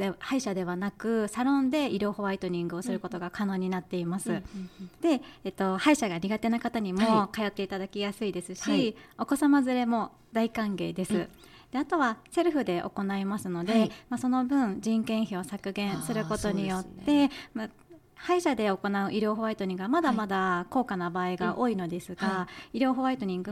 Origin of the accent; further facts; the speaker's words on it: Fukushima, Japan; now in Yamanashi, Japan; 私は福島県出身で、はい、山梨市に住んで3年くらいなのですが、